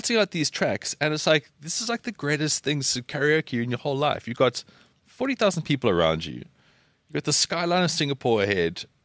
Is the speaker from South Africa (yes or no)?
yes; South Africa; And she said, where are you from? I said, I am from South Africa.